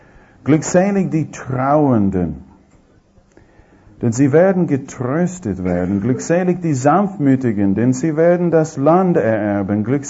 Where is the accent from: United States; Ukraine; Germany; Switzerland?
United States; Ich bin nicht Sohn meines Vaters, ich bin Amerikaner